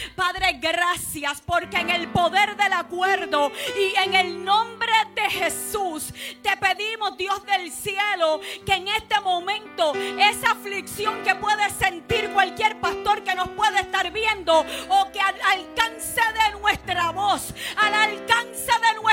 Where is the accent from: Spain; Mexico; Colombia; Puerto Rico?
Puerto Rico; orando por los pastores de mi tierra, orando por los apóstoles, por los profetas, por los evangelistas, por los maestros de Puerto Rico